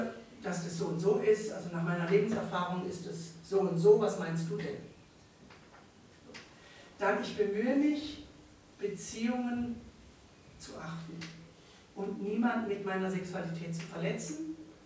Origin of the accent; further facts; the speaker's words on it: Baden-Württemberg, Germany; also weißt du, ich komme aus Baden.